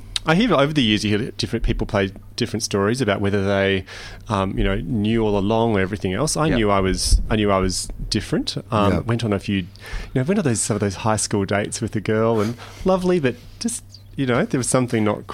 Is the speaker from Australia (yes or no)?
yes; Perth, Western Australia, Australia; And I suppose also growing up in Perth, I didn't have any gay role models around me.